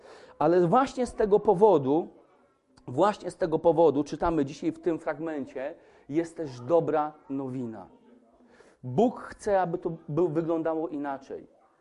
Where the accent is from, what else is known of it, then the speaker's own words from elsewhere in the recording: Masovian Voivodeship, Poland; pochodzę z Mazowsza, pochodzę z miejscowości, która ostatnio znowu coś o niej pisali